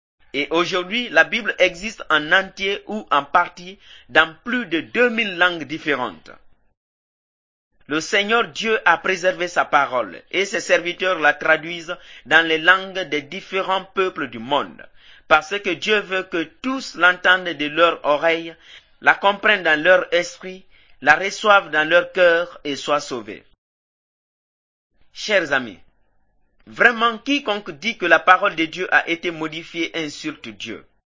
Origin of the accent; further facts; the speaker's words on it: Guinea; Si je sors de mon pays, on m'appellera un fils de Guinée, parce que je viens de la Guinée.